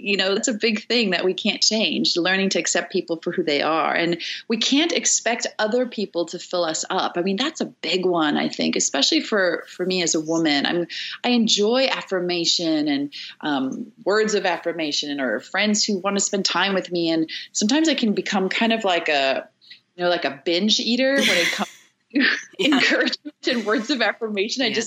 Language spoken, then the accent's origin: English; South Africa; I'm from South Africa.